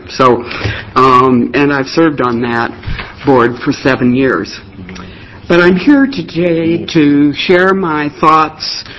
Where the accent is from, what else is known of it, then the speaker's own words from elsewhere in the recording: Salem, Oregon, United States; Good evening. … from Salem, Oregon.